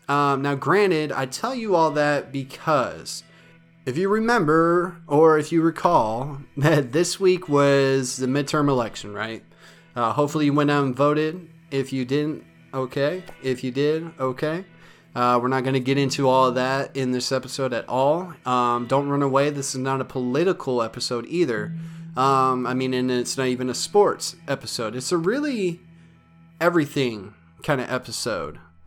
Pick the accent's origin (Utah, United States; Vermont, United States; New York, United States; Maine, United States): Maine, United States; born there; now in Alabama, United States; I wasn't born here. I was born in Maine. I moved down to the state of Alabama around early 2000.